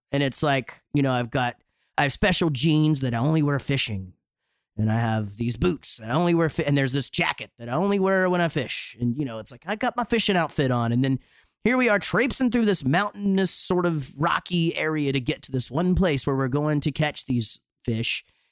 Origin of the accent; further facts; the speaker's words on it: Wichita Falls, Texas, United States; I'm from Wichita Falls. I just rip them in half.